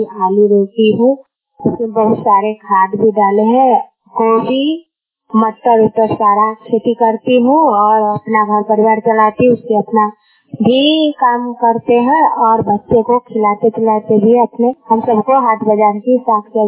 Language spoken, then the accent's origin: Hindi; Bhagwanpur Pakri, Bihar, India; मैं लालगंज प्रखंड के रहने वाली हूँ, गांव भगवानपुर पकड़ी, और आज भगवानपुर पकड़ी में हूँ।